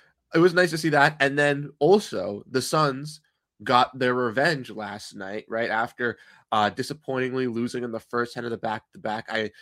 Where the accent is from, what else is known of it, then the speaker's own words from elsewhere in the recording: Boston, Massachusetts, United States; Like you mentioned, I'm from Boston, so I got to see Jason Tatum come back for the Celtics.